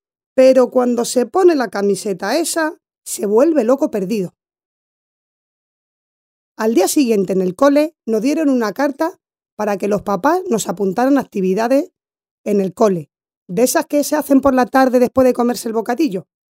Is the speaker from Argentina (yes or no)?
no; Alicante, Valencian Community, Spain; tengo 9 años y soy de Alicante.